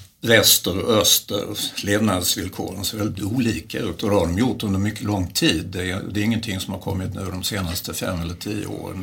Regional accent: Malmö, Skåne, Sweden; Har inte hunnit gå i skolan där, men jag har en lång historia i Malmö. Jag är en typisk Malmöbo på många sätt. Har bott på många olika håll i stan också.

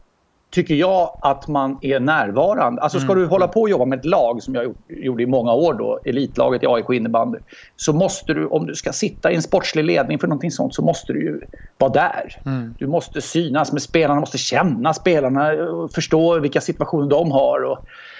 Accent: Solna, Stockholm County, Sweden; då bodde jag i Solna, jag är född och uppvuxen där. Bodde första 45 åren av mitt liv i Solna.

